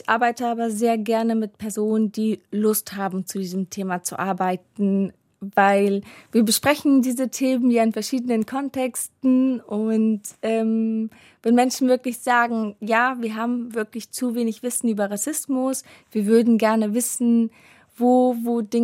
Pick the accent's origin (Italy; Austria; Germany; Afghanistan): Afghanistan; für mich als Afghanin